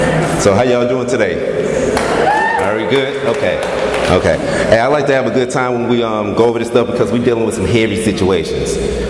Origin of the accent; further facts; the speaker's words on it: East St. Louis, Illinois, United States; I was born in East St. Louis all my life.